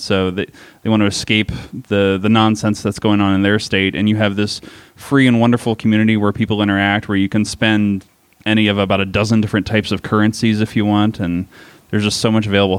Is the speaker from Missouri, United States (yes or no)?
no; Maryland, United States; I said I grew up in Maryland for a while.